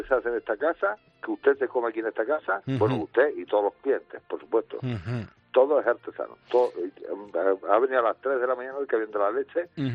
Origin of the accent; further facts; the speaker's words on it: Xixona, Valencian Community, Spain; Sí, porque nosotros somos de Gijona, de Alicante.